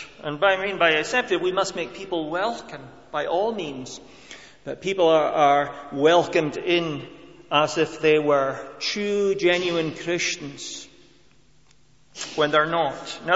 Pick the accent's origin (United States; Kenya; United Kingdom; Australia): United Kingdom; Scotland; because I'm Scottish and my parents were Scottish